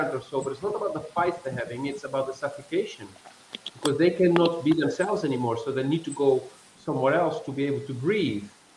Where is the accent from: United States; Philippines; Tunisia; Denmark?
Tunisia; moved away as an adult; now in Netherlands; I was raised in Tunisia because my father is from there, my mom was Dutch, and I went back to Holland.